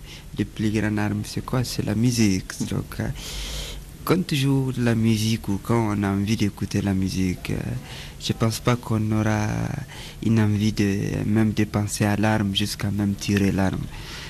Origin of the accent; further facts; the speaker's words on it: Agadez, Niger; je viens du nord d'Agadez, du Niger